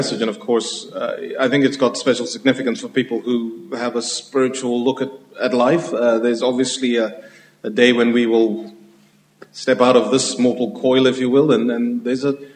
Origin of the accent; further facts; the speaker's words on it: Lusaka, Lusaka Province, Zambia; born there; born in Zambia in 1976, I was born in Lusaka, the capital city. My mom was Zimbabwean.